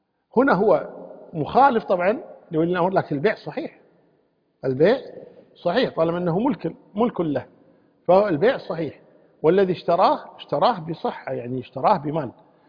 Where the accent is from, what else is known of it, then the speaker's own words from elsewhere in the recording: Kuwait; يعني حنا كويتيين مثلا الضالين نقولها الضالين، والقاف نقولها غين